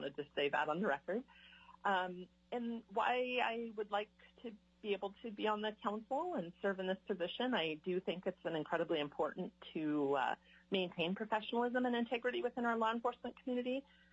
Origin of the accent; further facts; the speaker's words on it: Fairbanks, Alaska, United States; now in Juneau, United States; I'm a fourth-generation Alaskan, born and raised in Fairbanks. My family relocated to Juneau in 2016 following a promotion with the Department of Corrections.